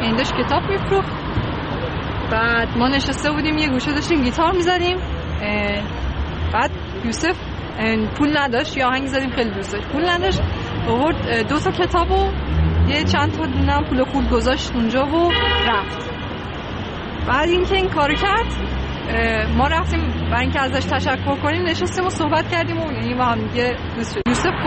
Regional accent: Iran; moved away as an adult; از ایران که اومدیم بیرون من و میلاد،

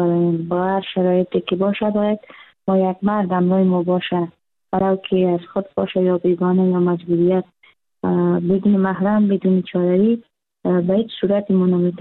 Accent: Kunduz, Afghanistan; از کندز هستم، فعلا در کندز زندگی میکنم.

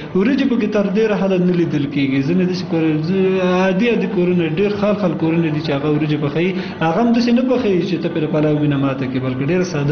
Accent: Kunar, Afghanistan; زه اصلا د کونړ ولایت اوسیدونکی یم

